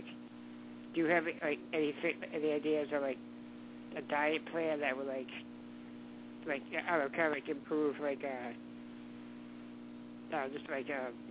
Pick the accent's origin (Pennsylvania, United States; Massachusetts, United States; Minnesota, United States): Massachusetts, United States; Boston; I'm from Boston.